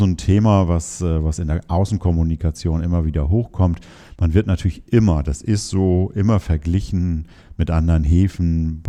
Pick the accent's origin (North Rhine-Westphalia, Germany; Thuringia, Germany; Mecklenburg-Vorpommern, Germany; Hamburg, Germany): Hamburg, Germany; Und wir als Hamburger müssen uns da in keinster Weise verstecken